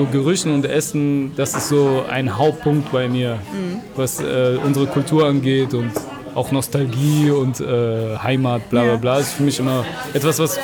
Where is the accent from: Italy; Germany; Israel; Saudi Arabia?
Saudi Arabia; Ich komme aus Saudi-Arabien.